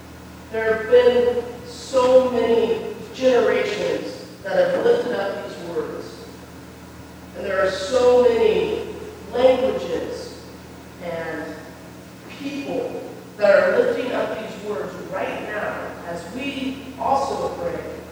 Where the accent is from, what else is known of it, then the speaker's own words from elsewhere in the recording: Kansas, United States; My folks, I grew up in Kansas. As long as I can remember, I have said this prayer.